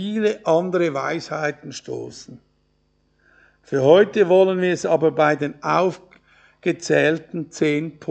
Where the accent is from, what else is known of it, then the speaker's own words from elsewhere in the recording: Switzerland; Aber auch ohne Feier hat dieser Tag für uns als Schweizer eine sehr große Bedeutung.